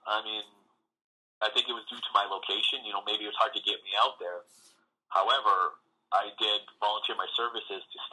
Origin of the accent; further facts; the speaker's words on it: Manitoba, Canada; being that, you know, we're from Manitoba